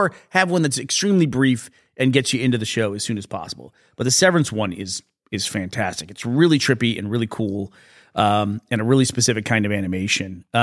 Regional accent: Austin, Texas, United States; There's Austin. We're from Austin. We always talk about Austin.

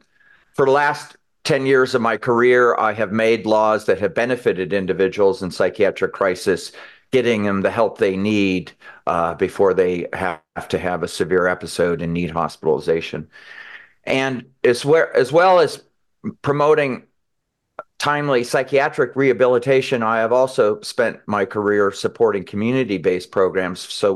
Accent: Eugene, Oregon, United States; now in Portland, United States; I'm a native Oregonian. I was born in Eugene, but I've lived in Portland since 1985.

